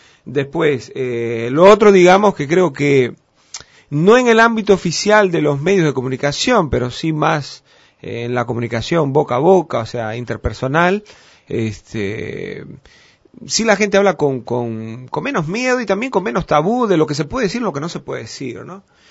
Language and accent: Spanish; Cuba; moved away; llevaba 14 años sin poder pisar tierra cubana. Fui con un permiso, una visa como cubano